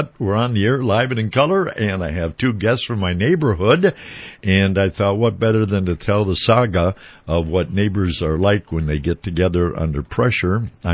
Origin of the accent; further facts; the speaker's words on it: St. Paul, Minnesota, United States; And I was from St. Paul, and I had never seen a tornado damage before.